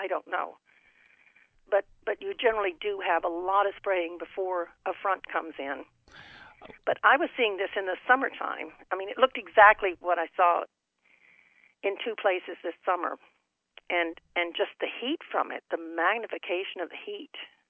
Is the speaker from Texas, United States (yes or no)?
yes; Texas, United States; moved away; And I grew up in Texas, where the sun is much hotter than up here in Connecticut.